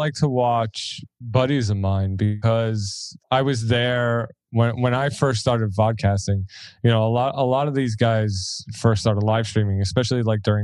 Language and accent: English; Brooklyn, New York, United States; I'm from Brooklyn. I talk with my hands.